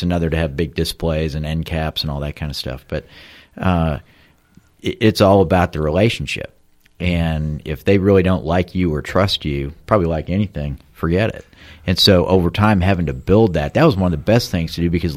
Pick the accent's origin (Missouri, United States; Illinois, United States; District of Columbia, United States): Missouri, United States; St. Louis; I grew up in St. Louis and other kind of big cities around the country before going to college.